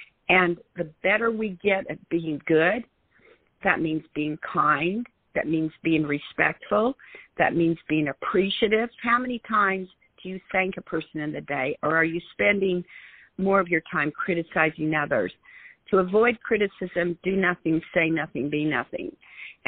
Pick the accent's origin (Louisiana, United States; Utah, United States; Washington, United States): Utah, United States; Salt Lake City; To give you a little of my background, I grew up in Salt Lake City, Utah.